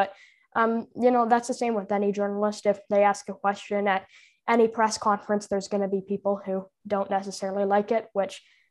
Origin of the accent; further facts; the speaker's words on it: Ontario, Canada; there was multiple people who didn't like the fact that I was from Ontario